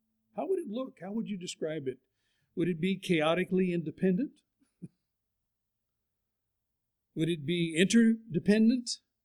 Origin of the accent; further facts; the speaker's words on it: Pasadena, California, United States; It was a church community. I grew up in Pasadena, California. There were a lot of people there in the church.